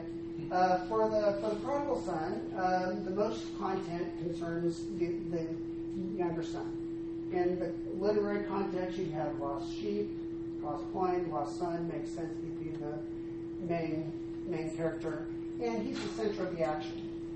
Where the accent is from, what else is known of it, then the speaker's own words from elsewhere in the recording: United States; And I think, as Americans, growing up in English classes, we're often tempted